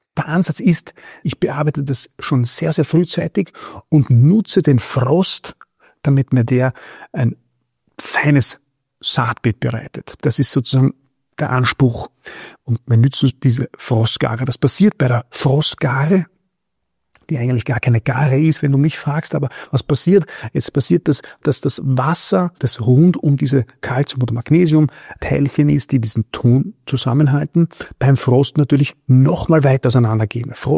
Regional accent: Austria; Durch diesen Gatsch, wie man bei uns in Österreich sagt, kann der Boden an dieser Stelle nicht mehr atmen.

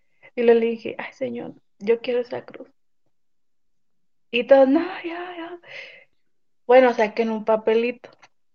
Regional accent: Camargo, Chihuahua, Mexico; yo nací aquí en Chihuahua, pero por cosas así de la vida, me fui a vivir a Camargo. Mis papás, yo he sido de una familia católica desde pequeña.

